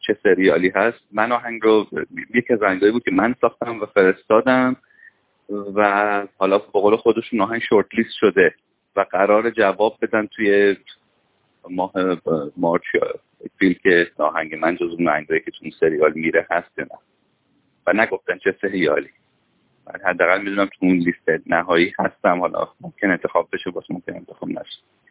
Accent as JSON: {"language": "Persian", "country": "Iran", "moved": "as an adult", "lives_now": "Australia", "said": "2012 برای همیشه اومدم استرالیا. قبلش چندین بار اومده بودم ولی دسامبر 2012 تاریخی بود که من کاملا از ایران اومدم بیرون و از اون موقع برنگشتم ایران."}